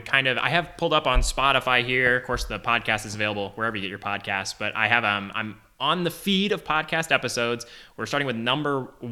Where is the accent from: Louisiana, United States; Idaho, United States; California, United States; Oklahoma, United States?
Oklahoma, United States; Tulsa; I was raised in Tulsa.